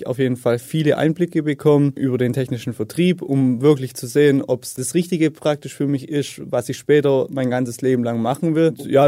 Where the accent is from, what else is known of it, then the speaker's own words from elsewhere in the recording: Rietheim, Baden-Württemberg, Germany; also born or lived in Tuttlingen; bin geboren in Tuttlingen, aufgewachsen dann in Rietheim und habe mein Abitur dann später in Speichingen gemacht.